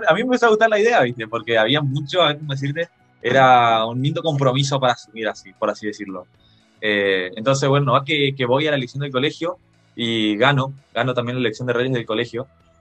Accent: Posadas, Misiones, Argentina; de Posadas Misiones, de la ciudad donde yo nací, me crié.

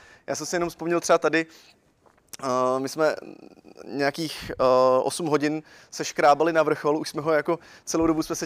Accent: Pardubice, Pardubice Region, Czechia; když jsem byl v Pardubicích. Já jsem z Pardubic teda.

